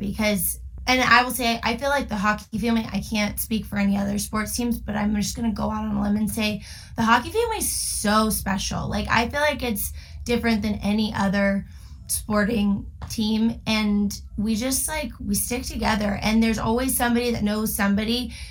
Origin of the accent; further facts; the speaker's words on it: Houston, Texas, United States; I'm from Houston, Texas. Went to a couple Arrows games growing up, but didn't really know a thing about hockey.